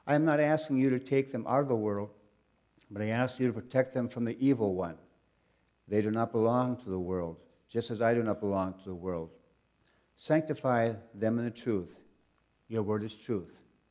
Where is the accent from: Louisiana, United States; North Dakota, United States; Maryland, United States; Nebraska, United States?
North Dakota, United States; And growing up in North Dakota, we didn't have much for rivers, so it's always good to see.